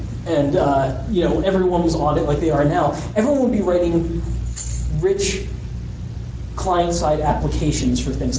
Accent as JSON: {"language": "English", "town": "Charlotte", "region": "North Carolina", "country": "United States", "said": "I'm from Charlotte."}